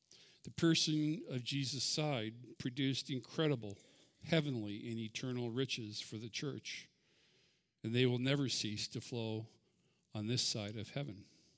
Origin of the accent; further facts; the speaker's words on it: California, United States; Growing up in Southern California, piñatas were extremely popular and colorful.